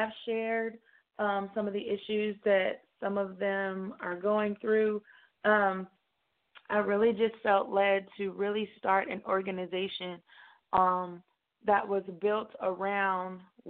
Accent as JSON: {"language": "English", "town": "Midland", "region": "Texas", "country": "United States", "tie": "born or raised there", "said": "Like, nobody knows where Midland is. But it is West Texas."}